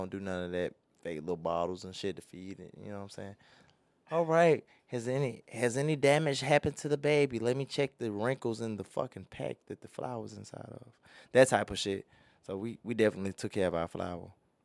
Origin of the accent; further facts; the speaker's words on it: Georgia, United States; Because, you know, I came down here from Georgia and shit